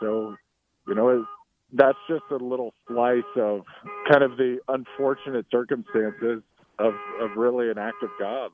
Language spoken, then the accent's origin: English; Indianapolis, Indiana, United States; I was a huge Pacers fan growing up in Indianapolis